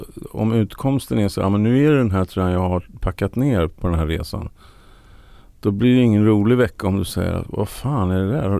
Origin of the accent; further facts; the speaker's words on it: Sweden; Ja, jag är ju svensk för 17. Det är ju vår nationalsport.